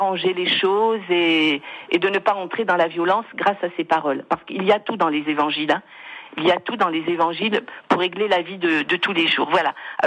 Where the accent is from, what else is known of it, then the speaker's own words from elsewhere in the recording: Corsica, France; Je parle en connaissance de cause, je suis corse